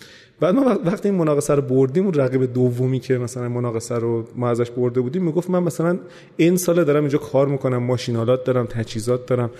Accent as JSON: {"language": "Persian", "town": "Tehran", "region": "Tehran Province", "country": "Iran", "tie": "born or raised there", "also_born_or_lived": "Isfahan", "said": "اصفهان یه 3-4 روز بمونم یه ذره لهجه‌م برمیگرده واقعا. خب به خاطر شغل پدرم اومدیم تهران و من خب تقریبا تمام زندگیم بعد از اون تهران بوده."}